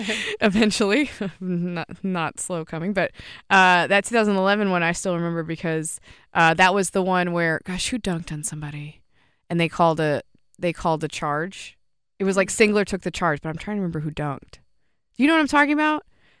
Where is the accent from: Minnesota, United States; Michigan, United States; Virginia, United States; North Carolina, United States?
North Carolina, United States; Greensboro; And growing up in Greensboro, it was just always such a big part of my life to go to that event.